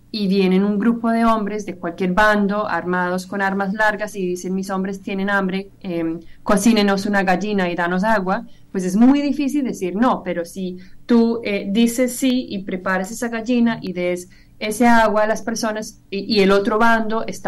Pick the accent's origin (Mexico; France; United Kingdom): United Kingdom; England; born there; Spanish is a second language; tiene sede en mi país natal, Inglaterra